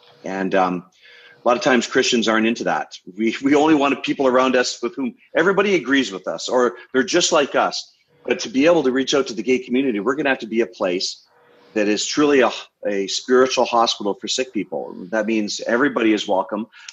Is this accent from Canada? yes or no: yes; Canada; But as a Canadian, you know, looking south of our border